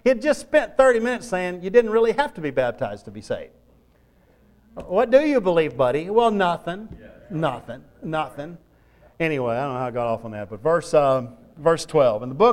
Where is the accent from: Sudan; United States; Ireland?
United States; the South; look, I said, I grew up around the Church of Christ in the South, and so I know what the Church of Christ believes.